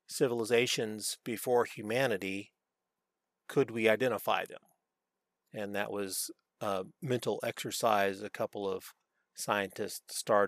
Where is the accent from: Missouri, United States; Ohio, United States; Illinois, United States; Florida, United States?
Missouri, United States; I grew up in Missouri. Show me.